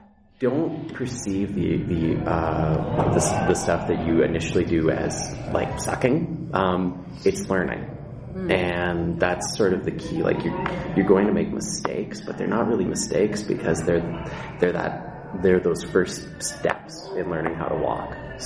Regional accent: Saskatoon, Saskatchewan, Canada; I never thought as a kid growing up in Saskatoon that I would ever do that professionally.

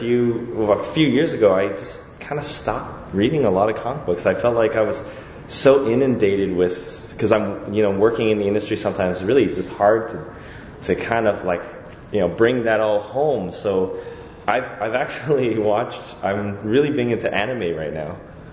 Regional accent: Toronto, Ontario, Canada; I'm from Toronto

